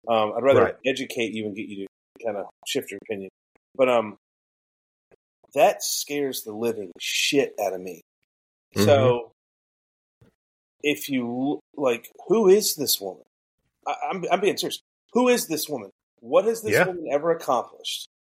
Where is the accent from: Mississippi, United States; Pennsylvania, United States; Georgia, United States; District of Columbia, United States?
Georgia, United States; now in Florida, United States; like in the South where I'm from Georgia, I live in Florida.